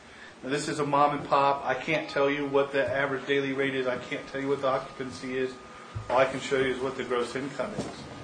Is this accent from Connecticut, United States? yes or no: no; Kansas City, Missouri, United States; now in Olathe, United States; I'm from Kansas City.